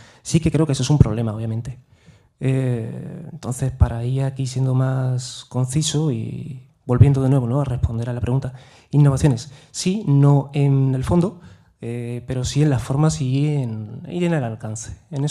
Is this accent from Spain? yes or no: yes; Málaga, Andalusia, Spain; vengo de Málaga